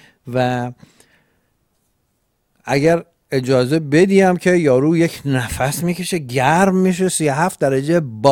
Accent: Iran; ما در هر کجا که باشیم همیشه ما همه ایرانی هستیم

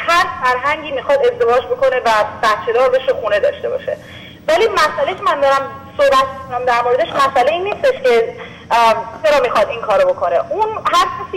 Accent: Iran; منم ایرانی هم، توی خانواده ایرانی بزرگ شدم

